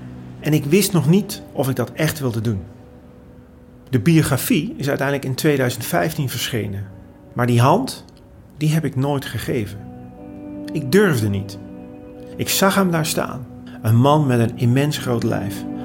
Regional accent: North Brabant, Netherlands; moved away as an adult; now in Amsterdam, Netherlands; Ik ben vanuit Brabant in 1984 verhuisd naar Amsterdam om te gaan studeren.

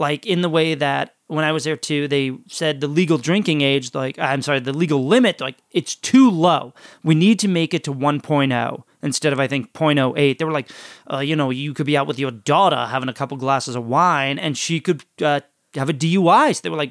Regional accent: New Orleans, Louisiana, United States; We're from New Orleans.

